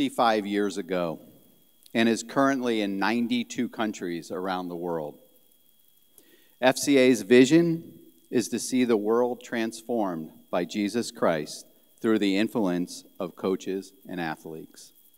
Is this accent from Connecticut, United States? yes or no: yes; Connecticut, United States; When I was growing up, I would have never had practice or a game on Sunday, and I grew up here in Connecticut.